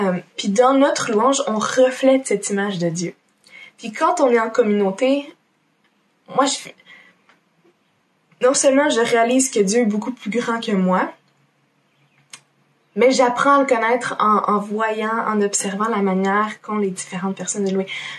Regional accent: Quebec, Canada; en tant que Québécois, ça ressemble à quoi une louange québécoise?

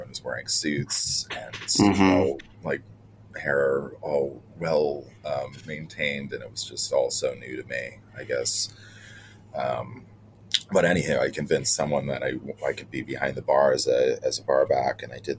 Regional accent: Elmira, New York, United States; I think I had like in my head too, growing up in Elmira, one of my friends had a bottle of absinthe his dad might have made.

